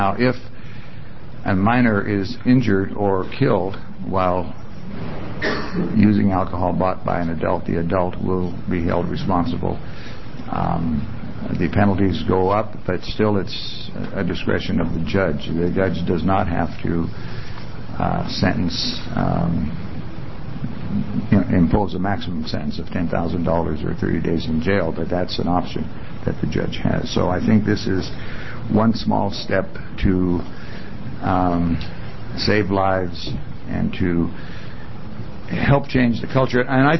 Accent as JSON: {"language": "English", "region": "Montana", "country": "United States", "tie": "born or raised there", "said": "And when I grew up in Montana, I had a friend whose family made wine"}